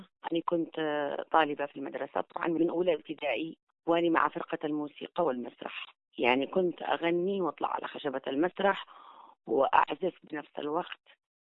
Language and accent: Arabic; Taiz Governorate, Yemen; accent: Taizi; بالرغم أنني على مدار السنة يعني ما أتكلم صنعاني خالص، حتى مع الصديقات اللي من صنعاء ما أني عادة أفتخر بلهجتي التعزية للأمانة. حتى وأنا خارج اليمن لا يمكن أروح مثلا مصر ولا أي دولة عربية وأتكلم بنفس لهجتهم خالص، أفتخر بلهجتي